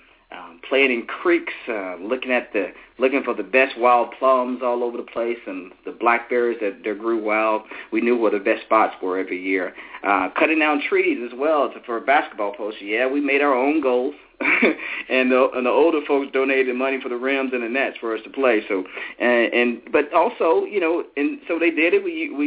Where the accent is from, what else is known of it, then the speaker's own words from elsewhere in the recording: Greenville, Alabama, United States; recall that I grew up in L.A., Lower Alabama, a small town, Greenville. My hometown, that's my home. But we also live in a small community called Mount Zion.